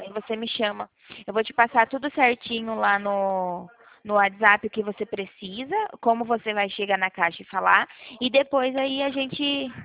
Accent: Leme, São Paulo, Brazil; eu sou de Leme

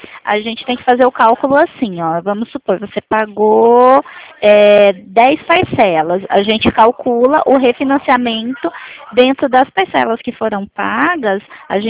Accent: Porto Velho, Rondônia, Brazil; Eu sou de Porto Velho, né? Eu sou daí. Mas eu moro atualmente aqui no estado de São Paulo.

